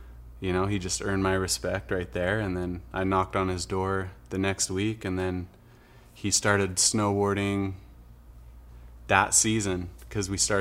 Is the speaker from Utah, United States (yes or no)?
yes; Farmington, Utah, United States; Grew up in Utah, Farmington, kind of north of Salt Lake there, little town